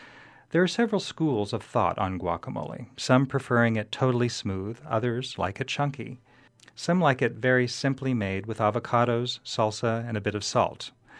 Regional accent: Texas, United States; I grew up in Texas, where Tex-Mex was always big, but we rarely had avocados in the 60s and 70s because they were so expensive

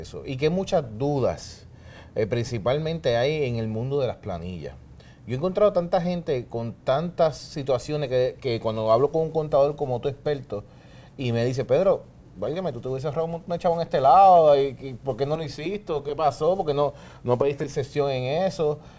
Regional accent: Puerto Rico; nosotros como puertorriqueños

